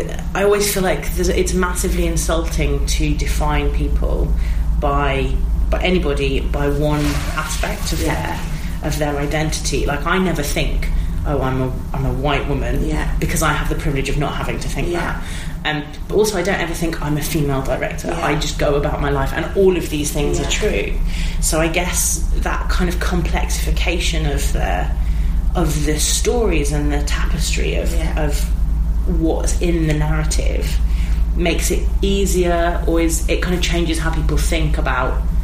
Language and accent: English; Midlands, United Kingdom; I feel like I sound like totally one of the cultural mainstream now, but I'm from the Midlands.